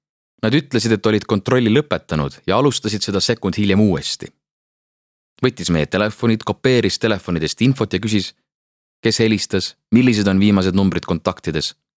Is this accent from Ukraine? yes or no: yes; Mariupol, Donetsk Oblast, Ukraine; now in Estonia; Olen Mariupolis pärit advokaat. Läksin enne sõda Eestisse ärireisile ja olen senini pidanud siia jääma.